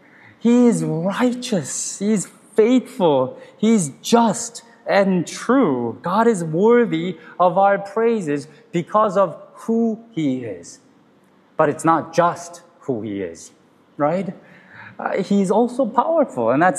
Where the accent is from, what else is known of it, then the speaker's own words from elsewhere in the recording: Arlington, Virginia, United States; I grew up near Washington, D.C. in Arlington